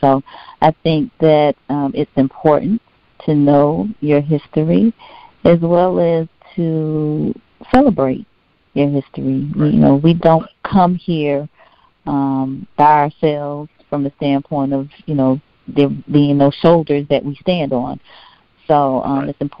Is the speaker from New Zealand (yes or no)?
no; Miami, Florida, United States; I am originally from Miami, Florida, a graduate of the Florida Agricultural and Mechanical University School of Business and Industry.